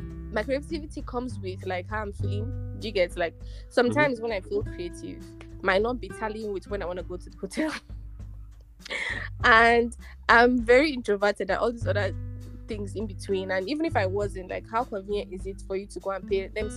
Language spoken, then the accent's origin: English; Nigeria; whenever I say